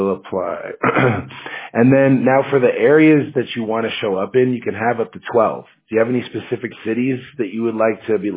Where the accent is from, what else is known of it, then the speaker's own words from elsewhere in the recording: Seattle, Washington, United States; now in Fountain Valley, United States; But me, myself, I'm actually from Washington State, you know, like Seattle area.